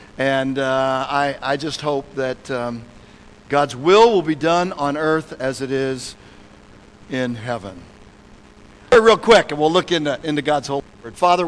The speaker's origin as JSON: {"language": "English", "region": "California", "country": "United States", "said": "I'm from Southern California. My Rams moved out to St. Louis."}